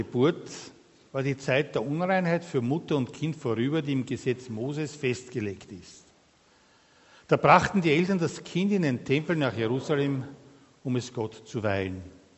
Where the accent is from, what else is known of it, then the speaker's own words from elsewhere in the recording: St. Pölten, Lower Austria, Austria; übrigens Niederösterreich, ich sage das fast ganz ohne Stolz, ich bin aus St. Pölten.